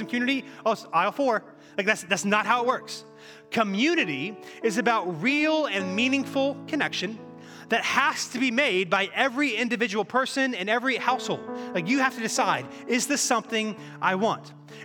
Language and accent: English; Cary, North Carolina, United States; I grew up in Cary, so kind of this area.